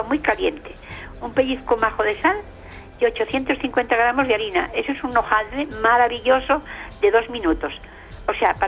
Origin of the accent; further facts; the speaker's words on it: Cervera del Río Alhama, La Rioja, Spain; pero también son de Cervera, de mi pueblo, sí, que me vio él, y de Alfaro